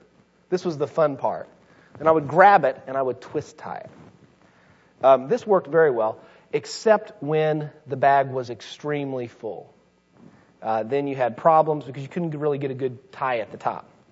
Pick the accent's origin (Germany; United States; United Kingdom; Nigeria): United States; Indiana; I'm from Indiana.